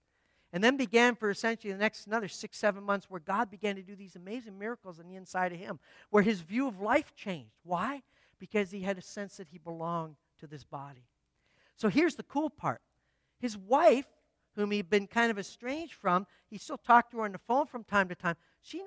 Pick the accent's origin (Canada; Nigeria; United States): Canada; Just so you know, I'm a Canadian, so yeah, had to get that in there, right?